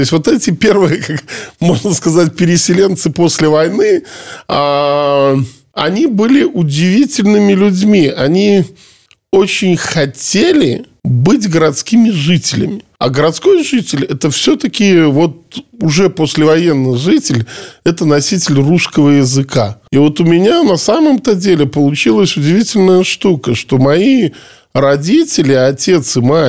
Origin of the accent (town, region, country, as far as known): Belarus; born or raised there